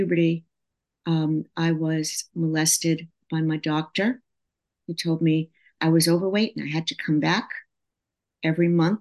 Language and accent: English; Peabody, Massachusetts, United States; And when they came to where I grew up in Peabody, Massachusetts, they were so grateful to be alive.